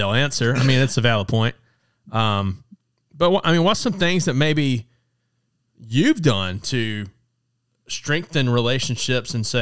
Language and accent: English; the South, United States; For those of you who don't know what supper is, real quick, I'm from the South, guys.